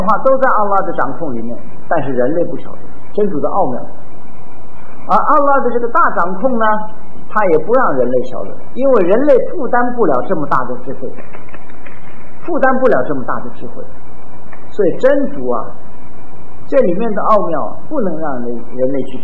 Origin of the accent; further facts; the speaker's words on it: China; 我们中国人讲究是气节，一年有24个节气